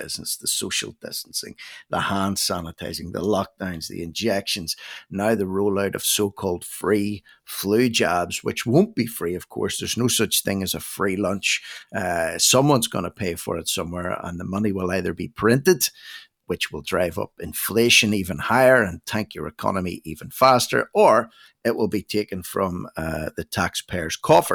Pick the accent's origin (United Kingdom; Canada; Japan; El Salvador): United Kingdom; Northern Ireland; from Northern Ireland